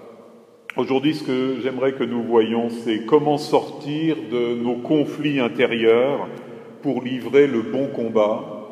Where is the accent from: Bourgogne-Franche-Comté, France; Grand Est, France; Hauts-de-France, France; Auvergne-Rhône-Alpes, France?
Grand Est, France; Bon, je suis lorrain, il y en a peut-être dans cette chapelle.